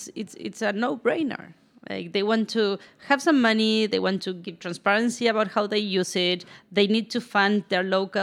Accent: Argentina; also born or lived in San Francisco; now in New York, United States; I am from Argentina

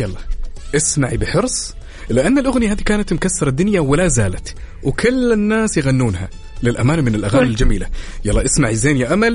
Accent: Khamis Mushait, Asir, Saudi Arabia; born there; أنا من مواليد خميس مشيط يا صديقتنا اللطيفة.

